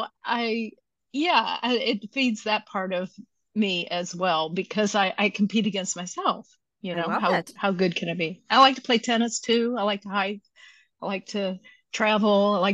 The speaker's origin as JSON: {"language": "English", "region": "Kentucky", "country": "United States", "lives_now": "Atlanta, United States", "said": "I live in Atlanta, Georgia. I'm originally from Kentucky. I have lived in a whole bunch of different places."}